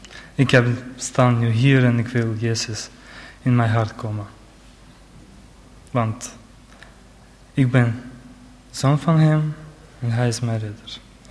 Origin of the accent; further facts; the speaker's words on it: Russia; Dutch is a second language; Ik kom ook uit Rusland, ik ben Armeniër.